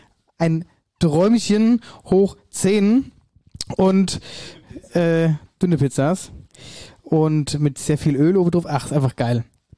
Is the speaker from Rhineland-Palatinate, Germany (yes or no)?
no; Wöllstadt, Hesse, Germany; Ich komme auch aus Wölstadt. Ja, also aus Niederwölstadt.